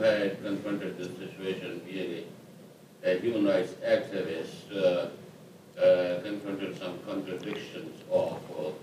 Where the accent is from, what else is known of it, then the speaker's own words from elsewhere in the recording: Iran; first language Farsi; English is a second language; moved away; I read Pablo Neruda first in Farsi before coming to this country, if I come from Iran.